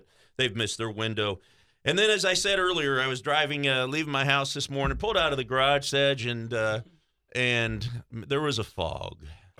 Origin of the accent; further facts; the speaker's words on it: San Diego, California, United States; you know, I'm from San Diego area.